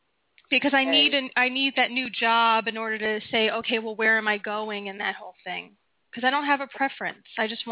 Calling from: Florida, United States; From Florida.

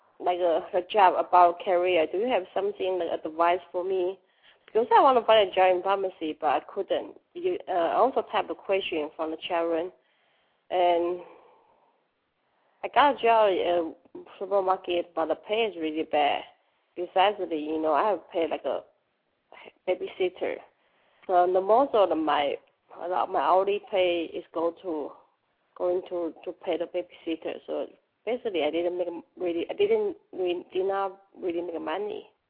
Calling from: Dallas, Texas, United States; I'm calling from Dallas, Texas.

